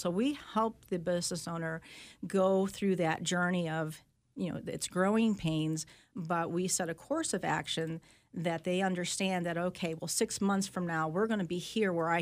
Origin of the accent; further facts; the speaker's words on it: Midwest, United States; I was from the Midwest, and people really wanted a Midwesterner to help them in real estate.